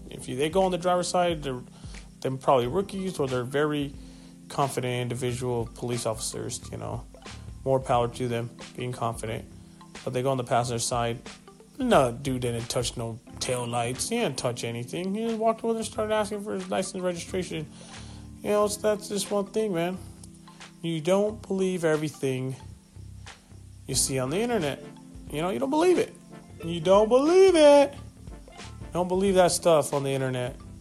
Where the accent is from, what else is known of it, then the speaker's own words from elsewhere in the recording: California, United States; You know, I came from Northern California in the Monterey Bay area, then now I'm back in Orange County, California.